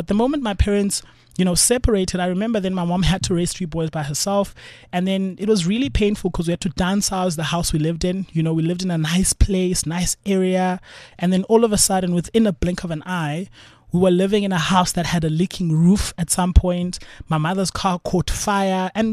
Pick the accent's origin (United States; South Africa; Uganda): South Africa; Cape Town, Western Cape; I grew up in Langa Township